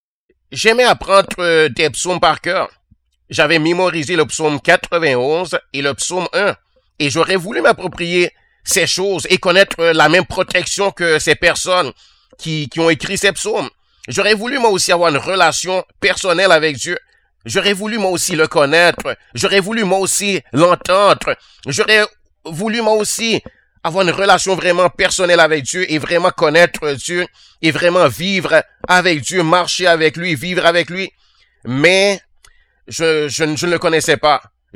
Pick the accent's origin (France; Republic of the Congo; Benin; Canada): Canada; je suis du Canada, je vis au Québec dans les environs de Montréal. Je suis d'une famille de 5 enfants.